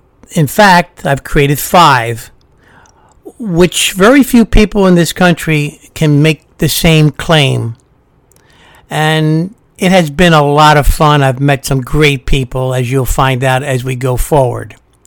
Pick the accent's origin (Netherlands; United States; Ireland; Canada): Ireland; is a good place for me because I'm Irish